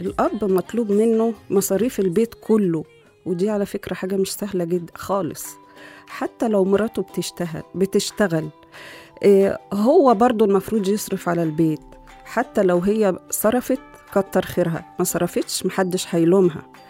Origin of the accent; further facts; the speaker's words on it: Egypt; والحمد لله عندنا في مصر هنا يعني السواد الأعظم من الشباب دلوقتي ما فيش الكلام ده